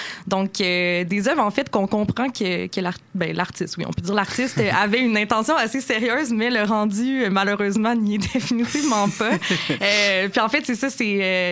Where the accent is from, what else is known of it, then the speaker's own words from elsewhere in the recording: Lac-Etchemin, Quebec, Canada; Non, je viens de Lac-Etchemin. Okay. C'est dans le coin de la Bellechasse.